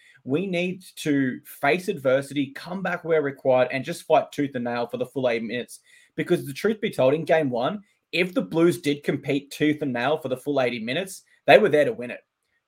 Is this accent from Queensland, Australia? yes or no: yes; Queensland, Australia; which as a Queenslander, it's hard not to be excited by that as well.